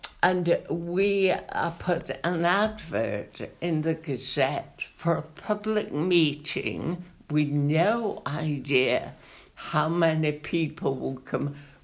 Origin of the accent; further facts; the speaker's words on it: Mossley, North West England, United Kingdom; moved away as an adult; Mossley, on the borders of Yorkshire.